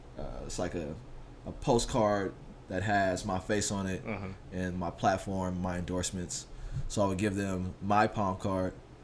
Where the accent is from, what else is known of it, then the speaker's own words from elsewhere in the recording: San Francisco, California, United States; I grew up in San Francisco, and we didn't really have folks on the board that reflected the lived experience that I went through coming up in the city.